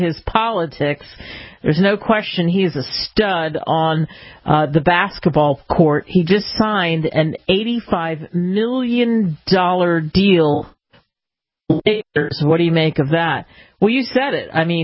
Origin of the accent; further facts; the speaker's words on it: Arizona, United States; it's one of those states, my home state, that was such a Republican stronghold